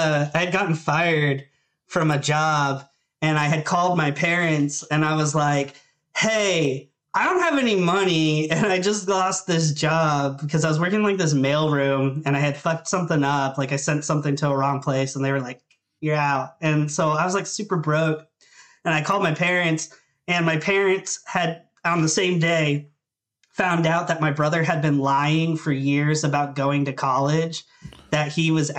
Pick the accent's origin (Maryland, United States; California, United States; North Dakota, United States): Maryland, United States; Thurmont; I wanted to get out of my hometown and like the opioid crisis was exploding. So like anybody that like did like any kind of drug kind of led to doing cotton shit. And so I was like, I'm not getting involved with any of this. I want to get the fuck out of, you know, Thurmont, Maryland.